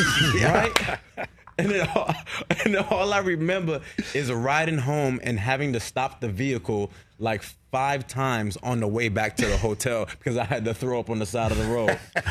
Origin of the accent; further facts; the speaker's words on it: Miami, Florida, United States; Yeah, I mean, I'm from Miami.